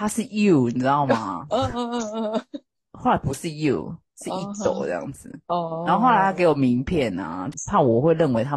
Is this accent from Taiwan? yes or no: yes; Taiwan; 我就说身为台湾人的我，一定要请你们吃啊